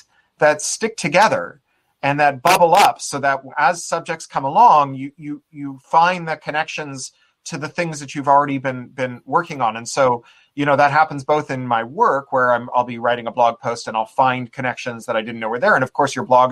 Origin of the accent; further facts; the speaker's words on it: Toronto, Ontario, Canada; You know, I grew up in Toronto.